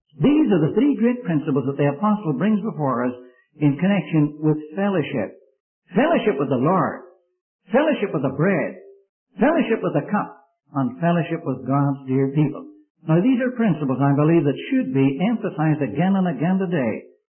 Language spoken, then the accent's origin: English; Ireland; I come from Ireland, and some things that I do in this country, I wouldn't think of doing over there.